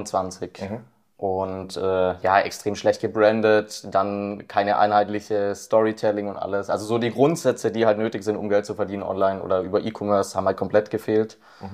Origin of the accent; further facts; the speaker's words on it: Baden-Württemberg, Germany; ich komme vom Bodensee, also direkt an der Schweizer Grenze